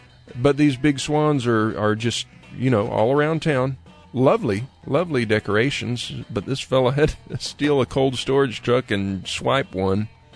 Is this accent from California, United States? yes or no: no; Lakeland, Florida, United States; My hometown of Lakeland, Florida.